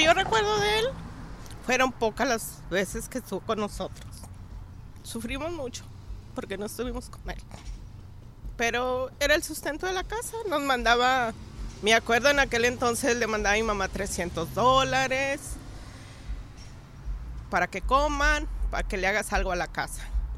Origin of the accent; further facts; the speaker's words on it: Chihuahua, Mexico; born there; En México, en Chihuahua, el estado de Chihuahua.